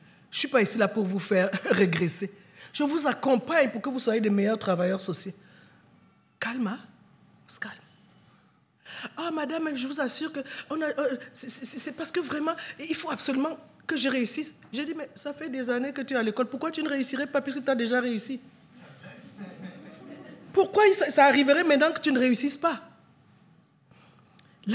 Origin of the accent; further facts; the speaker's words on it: Cameroon; Chez nous, au Cameroun, on dit, le viens, on reste.